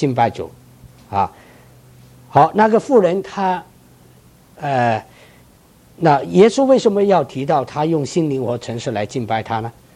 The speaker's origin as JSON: {"language": "Chinese", "region": "Guangdong", "country": "China", "said": "我们广东人就很喜欢特别注意这个吃的啊，"}